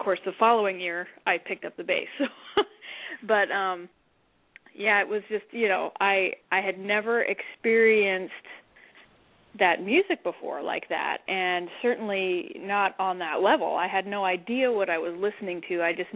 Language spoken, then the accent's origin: English; Idaho, United States; Well, yeah, you know, I'm from Idaho, as you know.